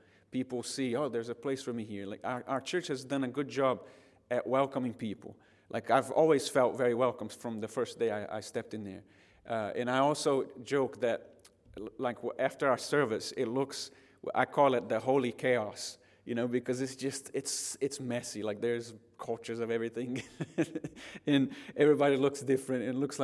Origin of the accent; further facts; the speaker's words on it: Brazil; English is a second language; So I'm from Brazil